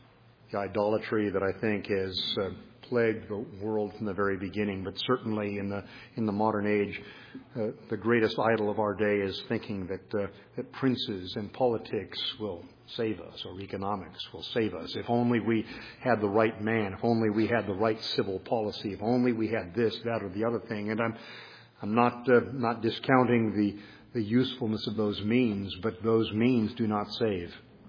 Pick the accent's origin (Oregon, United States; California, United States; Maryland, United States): California, United States; Los Angeles; I'm from the West, and so I can remember as a child going to a school where we had fields, open fields next to us. Hard to believe in Los Angeles, but there were actually open fields.